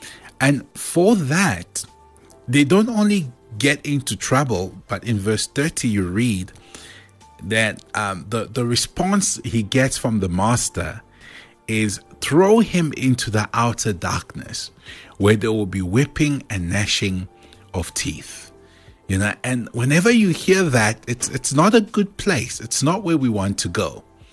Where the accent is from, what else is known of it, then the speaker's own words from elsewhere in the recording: South Africa; also born or lived in Congo; I grew up in two different countries. So let's say I was born in the Congo and was there maybe for the first 5 years of my life. And then my parents brought me over to South Africa.